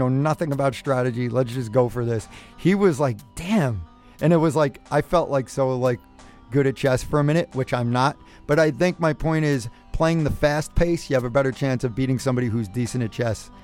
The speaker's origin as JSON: {"language": "English", "town": "Jersey City", "region": "New Jersey", "country": "United States", "said": "Jersey City, man."}